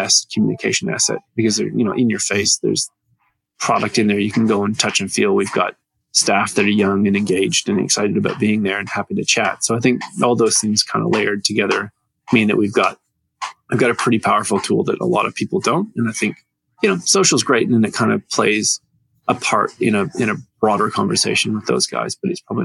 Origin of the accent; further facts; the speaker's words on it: Canada; as a Canadian, I've kind of seen the rise of legalization of marijuana in Canada.